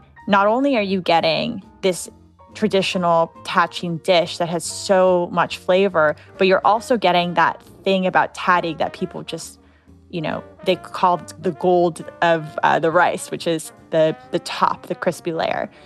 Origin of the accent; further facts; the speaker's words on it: Los Angeles, California, United States; I was born and raised in Los Angeles.